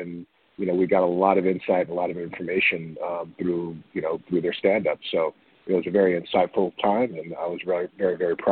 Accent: New Orleans, Louisiana, United States; We're from New Orleans

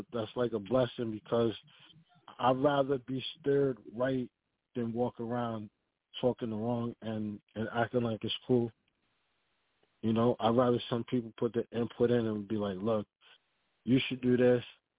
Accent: Bronx, New York, United States; now in Milford, United States; I'm initially from the Parkchester in Bronx, and then I moved to PA. So I'm like... I'm in the Milford area.

